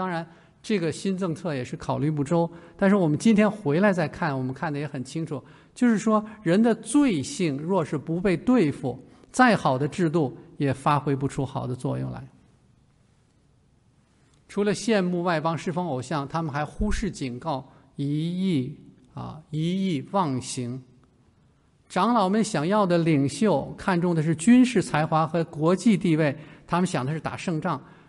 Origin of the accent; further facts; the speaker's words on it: China; 我们小时候是中国大陆出生长大嘛